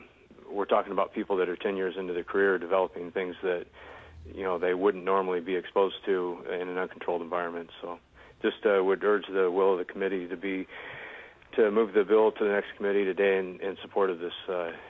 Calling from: Eagle River, Alaska, United States; I'm calling from Eagle River, Alaska.

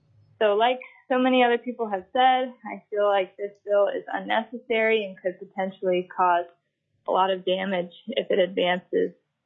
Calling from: Anchorage, Alaska, United States; I'm a constituent from Anchorage, speaking out against Senate Bill 136.

